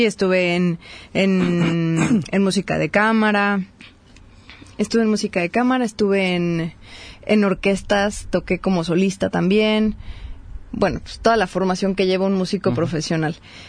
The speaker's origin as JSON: {"language": "Spanish", "region": "Mexico City", "country": "Mexico", "tie": "born or raised there", "said": "Yo soy de Ciudad de México, ahí nací, ahí crecí"}